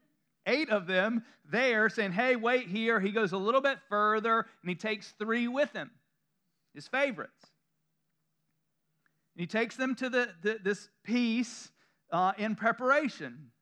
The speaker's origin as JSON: {"language": "English", "region": "the South", "country": "United States", "accent": "southern", "said": "My southern accent came out real big right then. I am from the south."}